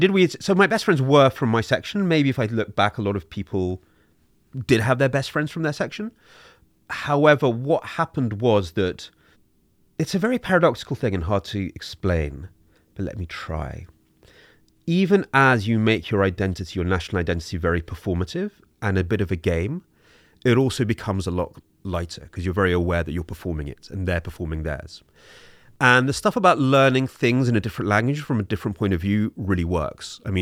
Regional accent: England, United Kingdom; So we'd really play up, we're English, we're the crazy ones.

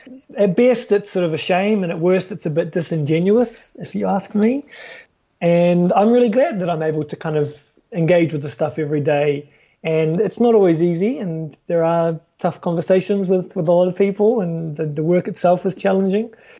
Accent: New Zealand; especially as a Kiwi, you can, or as a foreigner, I should say

